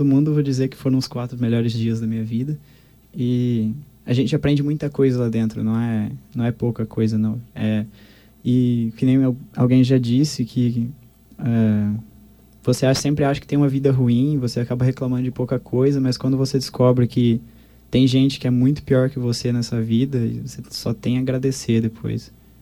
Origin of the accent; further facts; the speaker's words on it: Nova Alvorada, Brazil; Eu sou de Nova Alvorada.